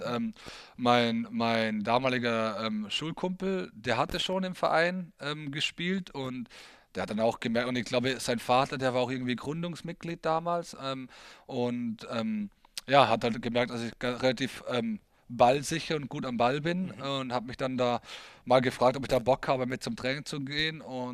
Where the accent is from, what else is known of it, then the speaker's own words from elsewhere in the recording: Hard, Vorarlberg, Austria; now in Balingen, Germany; Ja, also Vorarlberg, wo ich ja komme, ist ja nicht so groß. Da gab es eben A1 Bregenz und Alpla HC Hart und ich bin gebürtiger Harder